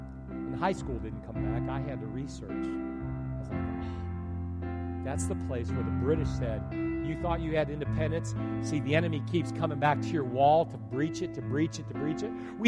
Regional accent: Vallejo, California, United States; now in Detroit, United States; When I was growing up, I rooted for Oakland. I grew up in Vallejo.

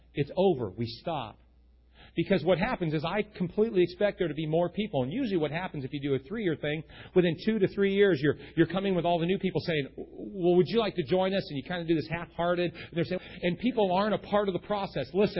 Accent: San Francisco, California, United States; I grew up in San Francisco, I know, you find the epicenter.

